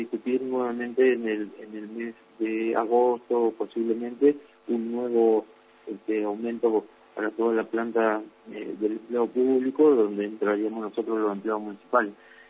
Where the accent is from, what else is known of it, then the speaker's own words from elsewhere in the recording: Gobernador Gregores, Santa Cruz, Argentina; soy un hombre que he nacido y criado acá en Gregores